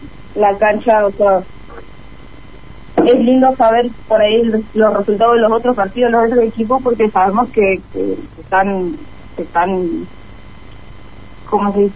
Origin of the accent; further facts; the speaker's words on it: Crespo, Entre Ríos, Argentina; Soy de Crespo Entre Ríos y tengo 23 años.